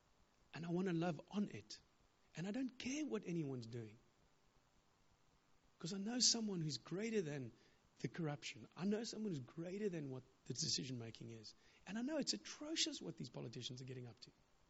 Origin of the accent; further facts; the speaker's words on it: South Africa; I'm a kippie from South Africa.